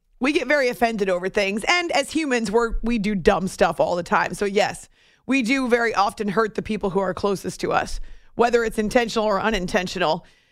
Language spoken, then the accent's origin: English; New England, United States; But I grew up in New England, and I guess I identified as a Red Sox fan.